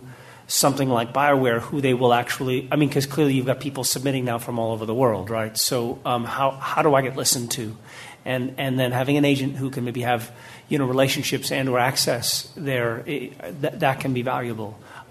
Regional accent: New York, United States; now in Los Angeles, United States; I know, obviously, I'm from New York, and I live in Los Angeles now.

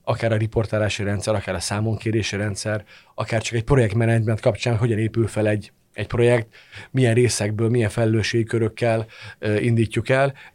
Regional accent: Hungary; De adott esetben magyarként hazai pályán vagyok

